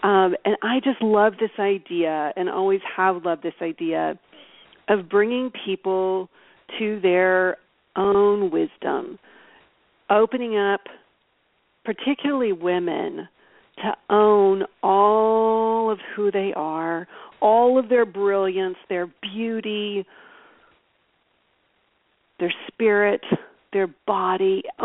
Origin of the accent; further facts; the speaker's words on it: Texas, United States; I come from Texas originally, but you know what, I've been in California a lot longer